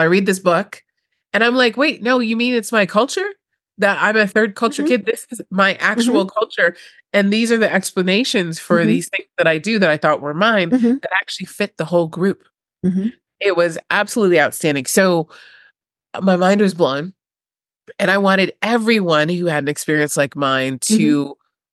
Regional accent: Spain; also born or lived in Turkey / Germany; Now, I grew up in Spain and Turkey and I went to college in Germany

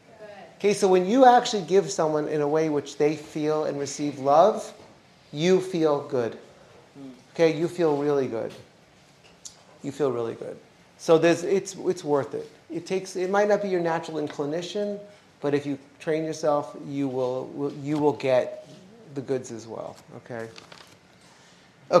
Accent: New York, United States; When I first got married, so my wife is from LA and I'm from New York.

